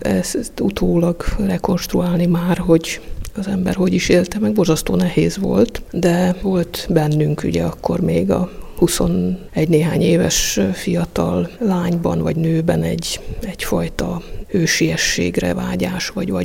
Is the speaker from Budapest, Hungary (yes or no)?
yes; Budapest, Hungary; Ilyen budapesti lévén ez számomra is tulajdonképpen egy ilyen számüzetésszerűségnek tűnt